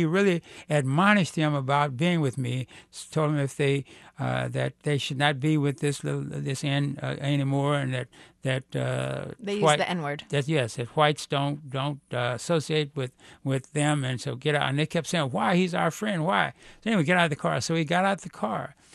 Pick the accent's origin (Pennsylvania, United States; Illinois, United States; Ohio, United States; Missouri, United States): Missouri, United States; Kansas City; as a black youth growing up in Kansas City, Missouri.